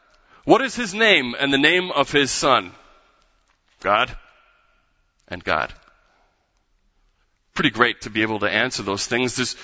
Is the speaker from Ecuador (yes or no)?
no; Michigan, United States; As we said growing up in Michigan, maybe this is a common Midwest theme, if you don't like the weather, wait 15 minutes.